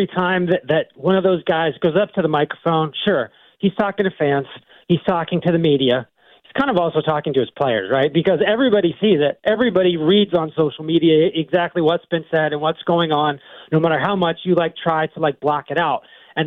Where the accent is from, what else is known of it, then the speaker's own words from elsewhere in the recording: California, United States; and I'm from Southern California, and USC is king down there.